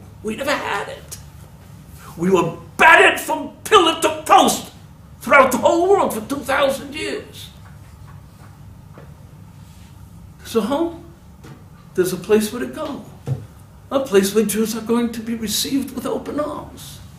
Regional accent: Brooklyn, New York, United States; I lived in Williamsburg, I grew up in Williamsburg. Brooklyn, I'm a Brooklyn boy, okay?

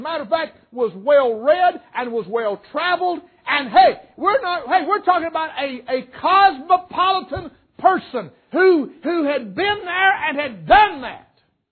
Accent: North Carolina, United States; I was raised here in West North Carolina.

